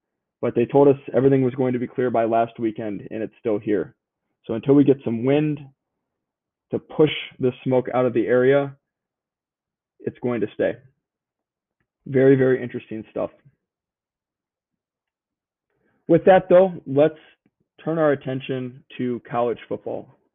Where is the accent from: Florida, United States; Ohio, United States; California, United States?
Ohio, United States; Columbus; The Big Ten, and I grew up in Columbus, Ohio. I lived for most of my life in the Midwest in Big Ten country.